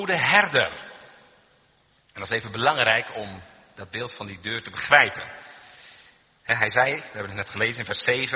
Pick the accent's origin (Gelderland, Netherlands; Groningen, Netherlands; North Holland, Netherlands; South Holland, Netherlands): Gelderland, Netherlands; Scherpenzeel; in de omgeving waar ik ben opgegroeid, Gelderse Vallei, kom je die regelmatig tegen. Bij ons aan de rand van het dorp in Scherpenzeel stond een schaapskooi.